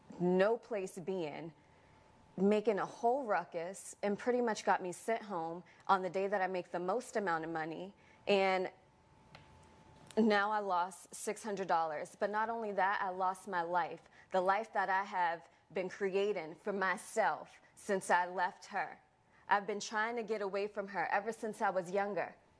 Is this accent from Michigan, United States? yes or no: no; Alabama, United States; My friends were white. Alabama.